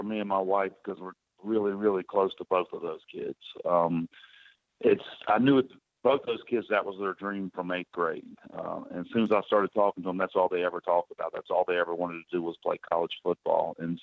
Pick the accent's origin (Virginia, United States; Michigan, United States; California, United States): Virginia, United States; Charlottesville; born there; That's where I was born in Charlottesville